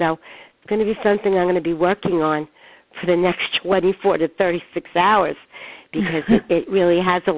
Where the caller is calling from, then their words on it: New York, United States; Hi, Claire. I'm calling from New York.